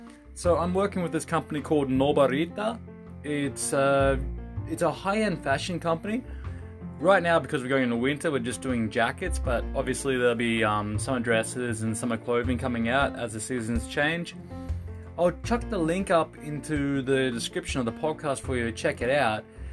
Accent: Australia; to have the privilege and the honor to be able to distribute this brand from my home country, from Australia, and help Jason grow the dream, I'm just over the moon.

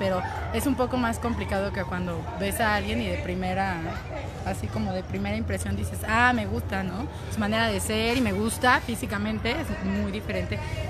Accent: Mexico City, Mexico; yo soy del DF

